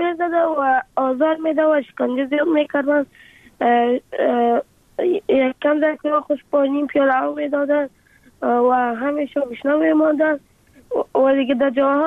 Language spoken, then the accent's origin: Persian; Afghanistan; افغانستان و وطن خودم را بسازم.